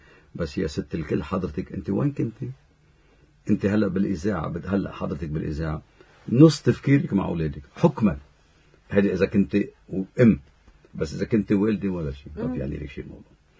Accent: Lebanon; كان عندنا بلبنان

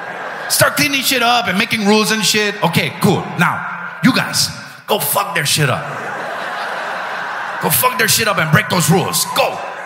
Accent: Bessemer, Colorado, United States; We're from Bessemer, and we are, first and foremost

